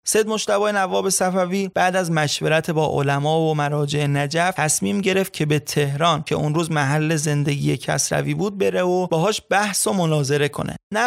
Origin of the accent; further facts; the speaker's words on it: Azarshahr, East Azerbaijan, Iran; من گفتم اهل آذرشهرم